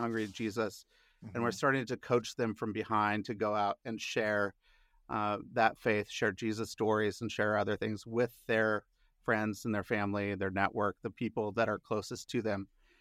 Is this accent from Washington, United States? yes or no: yes; Seattle, Washington, United States; I was raised in Seattle.